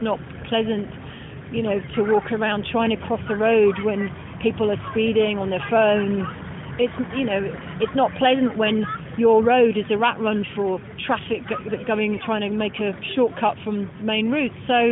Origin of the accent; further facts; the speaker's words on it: London, United Kingdom; the freedoms that I had as a Londoner growing up in the 70s and 80s.